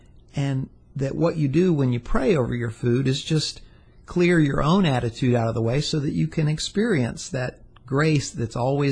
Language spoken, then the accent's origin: English; the South, United States; normally, growing up in the South, when it's dinner time, you pray over your food